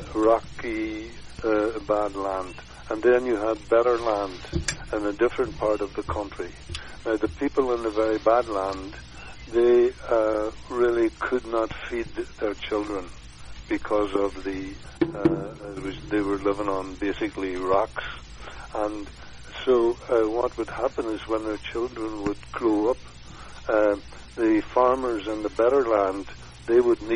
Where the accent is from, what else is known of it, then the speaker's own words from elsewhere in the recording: Ireland; I was brought up in Ireland, in rural Ireland, in a small family farm